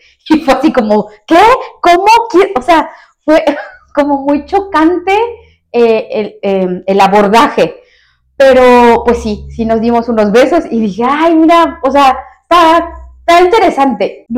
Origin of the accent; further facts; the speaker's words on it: Tacámbaro, Michoacán, Mexico; also born or lived in Morelia; Nací en la ciudad de Morelia, Michoacán. No crecí en Morelia, solo iba de vacaciones de repente cuando estaba chica, pero toda mi infancia fue en Tacámbaro, Michoacán.